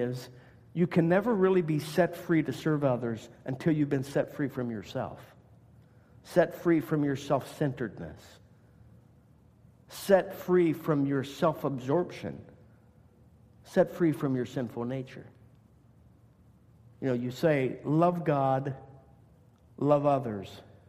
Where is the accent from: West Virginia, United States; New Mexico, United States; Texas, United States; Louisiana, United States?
West Virginia, United States; So growing up in West Virginia on Saturday mornings, we had this regular thing that we did.